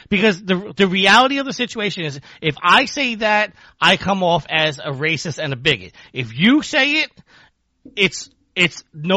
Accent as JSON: {"language": "English", "country": "Ireland", "said": "Yes, I am Irish."}